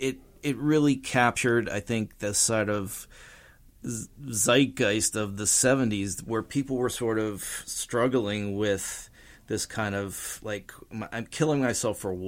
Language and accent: English; Youngstown, Ohio, United States; I'm from Youngstown, Ohio, and it was a huge album there.